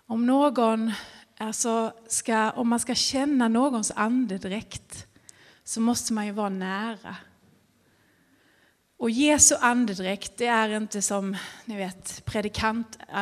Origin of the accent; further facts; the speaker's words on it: Skåne, Sweden; jag är skåning från början